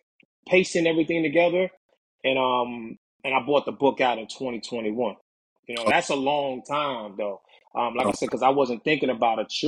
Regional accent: New York City, New York, United States; man. I'm from the Bronx, the South Bronx, and grew up mostly in the North Bronx.

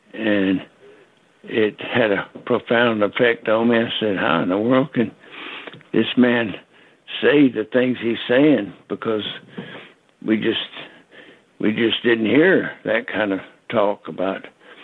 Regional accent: North Carolina, United States; born there; I was born in Granville County, North Carolina, just north of Raleigh. It was a small town, but a nice place to be born.

